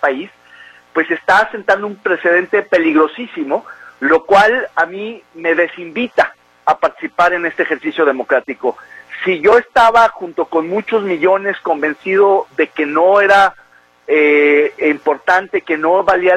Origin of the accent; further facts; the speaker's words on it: Mexico; creo que lo que vimos ayer domingo es algo que debería de alertarnos como mexicanos.